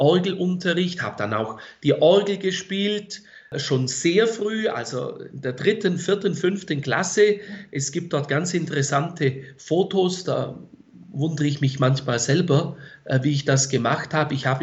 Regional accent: Bad Wurzach, Baden-Württemberg, Germany; also born or lived in Leutkirch im Allgäu; Ich selber stamme aus dem Allgäu, aus Leutkirch im Allgäu. Dort bin ich geboren, aufgewachsen bin ich in Bad Wurzach. Da gibt es dann noch eine kleinere Teilgemeinde unter Schwarzach und Adelshofen. Ich bin Jahrgang 1977

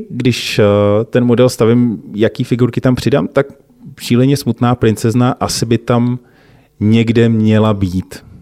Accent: Plzeň, Plzeň Region, Czechia; jako Plzeňák jsem postavil třeba chrám svatého Bartoloměje podle reality

